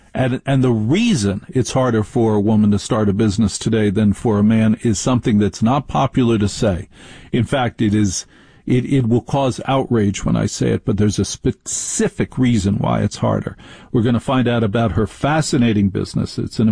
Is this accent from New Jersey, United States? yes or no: yes; Maplewood, New Jersey, United States; And the key advice my parents gave me when I was growing up in Maplewood, New Jersey, was do whatever you want